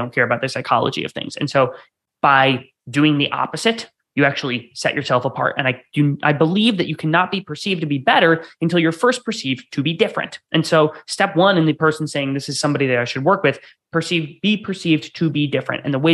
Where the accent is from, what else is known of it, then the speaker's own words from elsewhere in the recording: Rochester, New York, United States; people from Rochester, my hometown